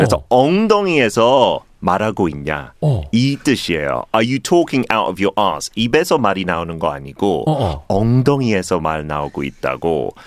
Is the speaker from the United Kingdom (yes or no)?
yes; United Kingdom; Korean is a second language; now in South Korea; 영국에서 왔을 때마다 그것만 기대했어요. 왜냐하면 영국에 없었어요. 제가 컸을 때.